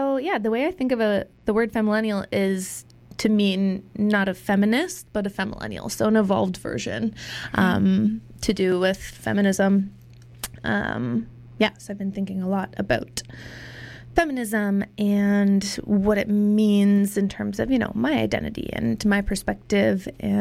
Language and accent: English; Barrie, Ontario, Canada; now in Toronto, Canada; I'm from Toronto, Ontario. Been living there for the last 12 years. I grew up in a smaller town north of Toronto called Barrie.